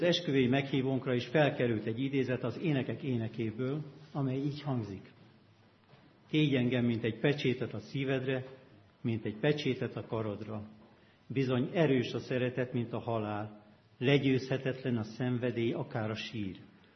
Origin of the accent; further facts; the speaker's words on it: Miskolc, Borsod-Abaúj-Zemplén, Hungary; Én Miskolcról kerültem oda